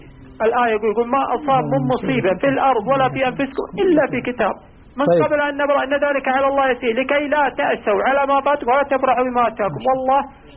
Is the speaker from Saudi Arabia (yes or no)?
yes; Taif, Makkah Province, Saudi Arabia; أنا من الطائف.